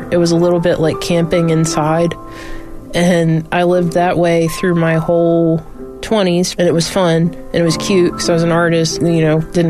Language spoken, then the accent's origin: English; Dundalk, Maryland, United States; I grew up in Dundalk. My dad and mom, they bought the house across the backyard for my Lumbee grandfather.